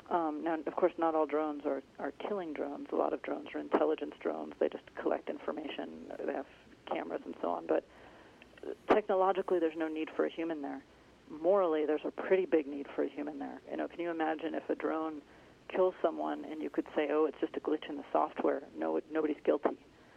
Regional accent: Fairbanks, Alaska, United States; I grew up in Fairbanks and loved Alaska.

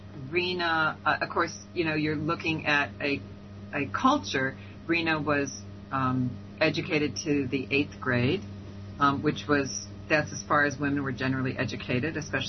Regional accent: United States; I'm a Gentile. I am American.

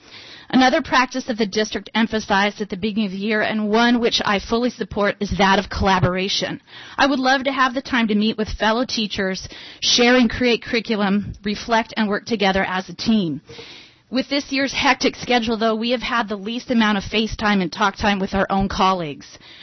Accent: Palmer, Alaska, United States; I am proud to be a product of the Matt Subaru school system. I was born and raised in Palmer, attended Swanson Elementary, Sherrod Elementary, Butte Elementary, Palmer Junior Middle School

